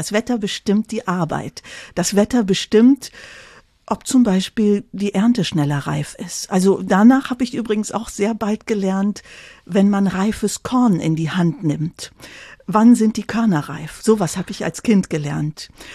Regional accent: North Rhine-Westphalia, Germany; Ich komme aus dem Tecklenburger Land

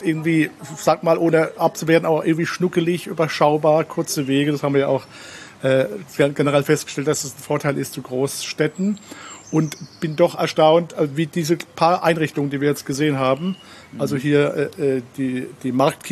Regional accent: Mannheim, Baden-Württemberg, Germany; Ich komme aus Mannheim.

